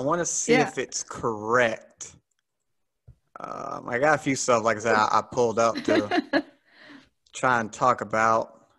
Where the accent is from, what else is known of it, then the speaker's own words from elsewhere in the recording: the South, United States; accent: Southern; cause I'm from the South. So I have a Southern accent, some say